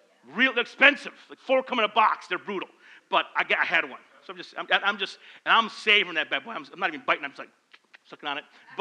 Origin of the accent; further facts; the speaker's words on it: Flint, Michigan, United States; We grew up in Flint. It was a tough life. We grew up on the east side.